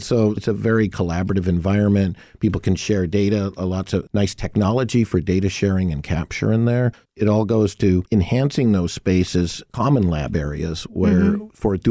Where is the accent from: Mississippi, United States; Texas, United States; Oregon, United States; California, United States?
California, United States; Sacramento; born there; That's right. I was born in Sacramento, California. I won't reveal the year, but so it's just great to be back in this part of the state.